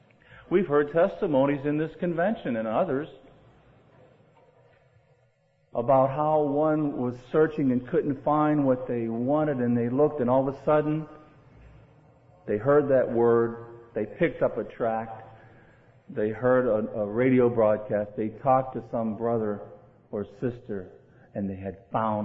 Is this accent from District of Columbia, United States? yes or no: no; Florida, United States; Texas and Florida, my home state. We've been in a drought, but now we were 10 inches above normal.